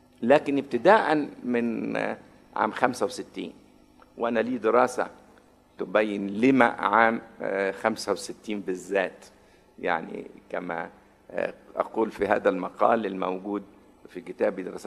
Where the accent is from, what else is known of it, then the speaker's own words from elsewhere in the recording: Egypt; يعني بمعنى أنه عندنا في مصر أكيد عندكم هنا وفي كل مكان